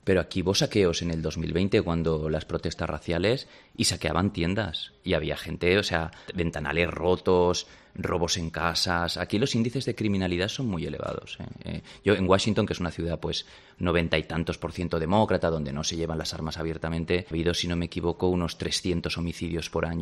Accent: Valencian Community, Spain; vivo aquí en una zona céntrica en Washington y hace un par de años hubo un tiroteo enfrente de casa, pero un tiroteo, yo estaba asomado a la ventana y yo que soy valenciano

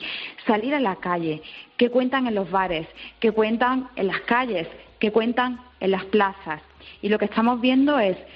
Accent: Bailén, Andalusia, Spain; yo además soy del sur de Andalucía, una ciudad que es Bailén, donde rozamos los 40 y tantos grados de temperatura

